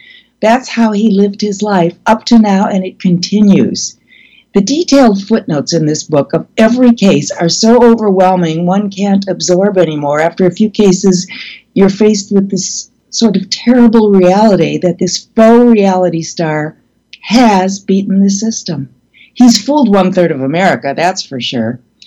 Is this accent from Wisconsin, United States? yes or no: yes; Milwaukee, Wisconsin, United States; like a raving loon in my hometown, Milwaukee, at a quasi-Nazi rally